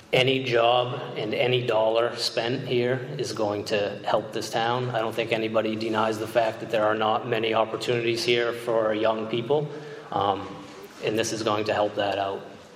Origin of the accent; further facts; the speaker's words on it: Bingham, Maine, United States; I was born and raised right here in Bingham.